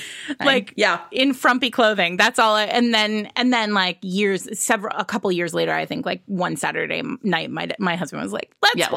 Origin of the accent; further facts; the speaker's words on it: Rhode Island, United States; very Italian Catholic, in what we refer to as an Italian Catholicism, because like of where I grew up in Rhode Island, which is a largely Catholic